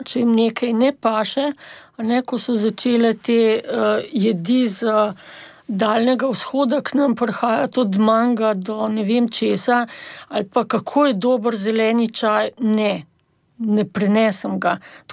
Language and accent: Slovenian; Ljubljana, Central Slovenia, Slovenia; O Ljubljani tudi. Se dobi tudi, tudi drugod, tako da jaz sem itak iz Bežigrada